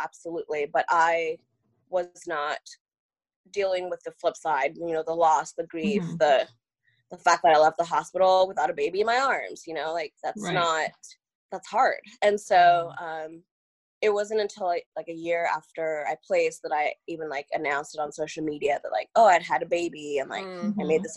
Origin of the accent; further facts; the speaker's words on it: California, United States; also born or lived in Kenya; now in Texas, United States; So I was born in Kenya, lived there till I was 10, and then my bio family and I moved to the US in 2002, and we lived in California. And so that's where I lived up until 2015 when I moved to Texas.